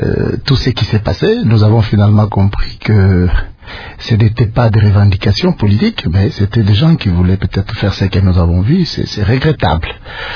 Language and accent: French; DR Congo; je vis à Kinshasa, je suis congolais.